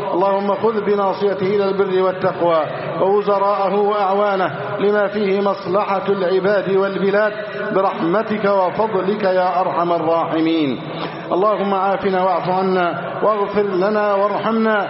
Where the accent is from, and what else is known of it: Egypt